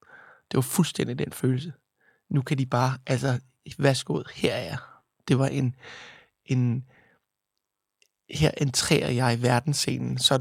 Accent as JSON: {"language": "Danish", "town": "Roskilde", "region": "Zealand", "country": "Denmark", "said": "Jeg er tilbage i Roskilde, hvor jeg kommer fra. Og jeg er omkring... måske 11-12, tror jeg. Vi er i 80'erne."}